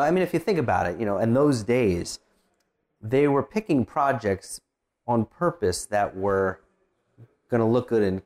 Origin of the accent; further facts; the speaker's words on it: New Jersey, United States; also born or lived in New York; And it was kind of easy because I was from New Jersey and New York, and it was almost like animating a relative or one of my buddies in high school or something.